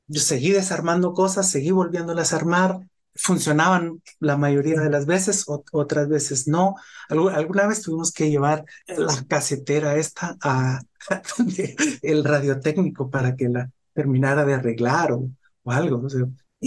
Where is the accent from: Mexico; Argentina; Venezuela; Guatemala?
Guatemala; moved away; cuando yo salí de Guatemala, en mi casa se quedaron libros y cosas y todo